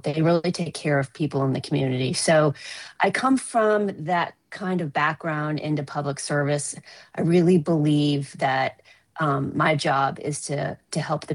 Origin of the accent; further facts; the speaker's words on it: Cincinnati, Ohio, United States; As background, I grew up in Cincinnati, Ohio, and I'm the granddaughter of Irish immigrants.